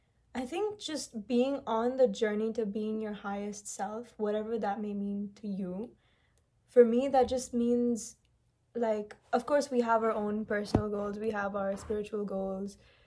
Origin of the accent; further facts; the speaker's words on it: Bahrain; So I'm from Bahrain, and back then I had my GCSEs going on.